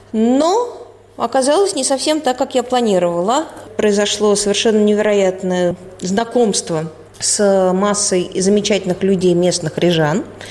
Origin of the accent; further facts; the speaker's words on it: Moscow, Russia; как многие москвичи, получили вид на жительство по недвижимости.